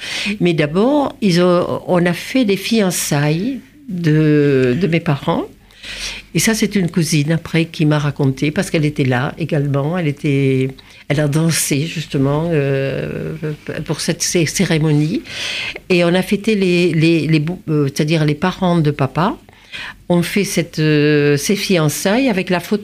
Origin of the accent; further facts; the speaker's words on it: Toulouse, Occitanie, France; papa me demande d'aller chez nous, à Toulouse, pour faire une course.